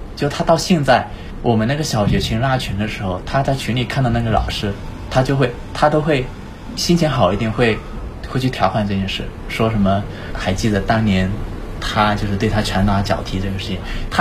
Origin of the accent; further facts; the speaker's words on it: Wenzhou, Zhejiang, China; 可以保送到高那个我们温州那边最好的高中的